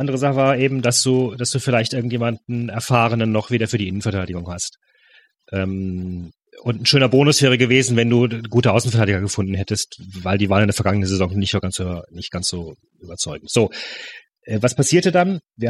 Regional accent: Freiburg, Baden-Württemberg, Germany; ich kenne Höhn natürlich als Freiburger

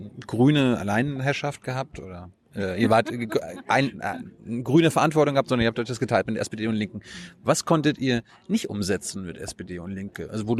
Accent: Mecklenburg-Vorpommern, Germany; ich komme aus MacPom, da waren die ein paar Jahre schneller

